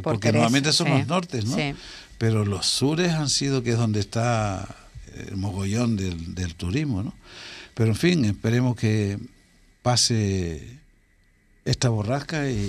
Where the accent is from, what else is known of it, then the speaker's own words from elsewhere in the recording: Fuerteventura, Canary Islands, Spain; Fuerteventura es una isla muy querida, por su tranquilidad, por sus playas, en fin, por todo lo bueno que somos todos los majoreros.